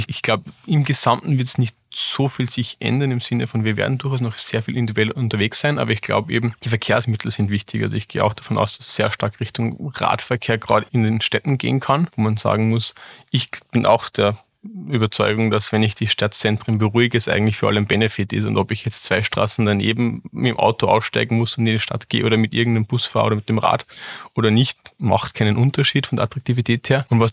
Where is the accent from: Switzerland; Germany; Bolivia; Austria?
Austria; Alberndorf, Upper Austria; Ich habe es bei uns zu Hause dann einmal in Alberndorf in meinem Heimatort gemacht